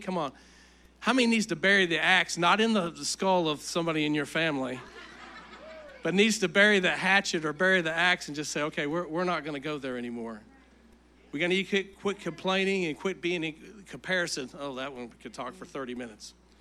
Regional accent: Kentucky, United States; I remember growing up where we grew up in Eastern Kentucky.

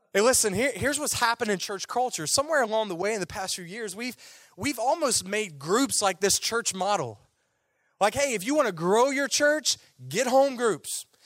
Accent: Louisiana, United States; In fact, I grew up in Louisiana.

